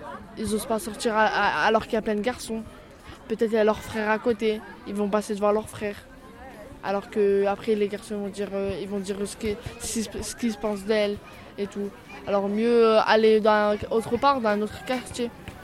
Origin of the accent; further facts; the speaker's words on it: France; moi je travaille, moi je suis français.